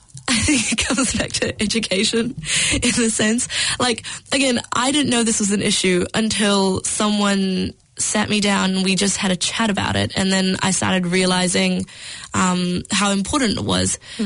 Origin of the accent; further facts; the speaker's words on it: New Zealand; growing up in New Zealand, I have sort of grown up with nature around me